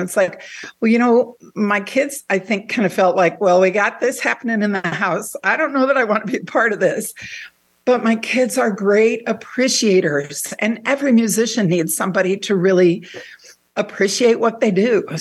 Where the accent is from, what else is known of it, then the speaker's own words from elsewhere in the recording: Hammond, Indiana, United States; now in DeMotte, United States; I am a lifelong Northwest Indiana resident. I'm originally from Hammond, and now I live in DeMott.